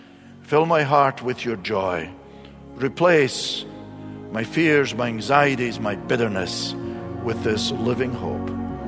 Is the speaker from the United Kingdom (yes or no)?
yes; Scotland, United Kingdom; I am Scottish, but I'd paid for it, one way or another.